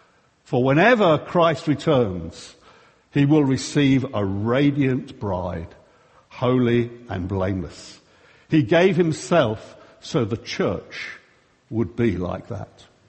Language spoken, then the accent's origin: English; England, United Kingdom; Now, being English, of course, I was expecting to take a bag of crisps and a few sandwiches.